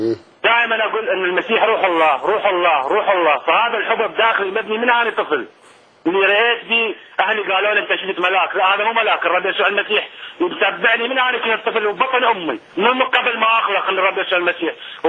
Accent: Iraq; أنا من العابرين وأنا عراقي الجنسية

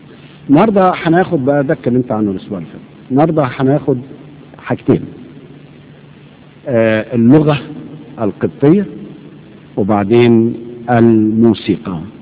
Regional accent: Beheira, Egypt; أنا بتشرف إن أنا من البحيرة نفسها، يعني فخر كبير ليا وشرف إن أنا من البحيرة

